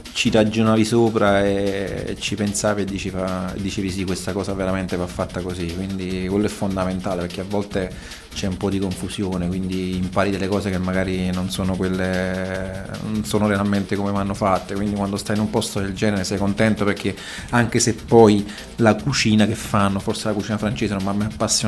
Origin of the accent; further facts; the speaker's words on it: Naples, Campania, Italy; io da napoletano non l'ho riflettuto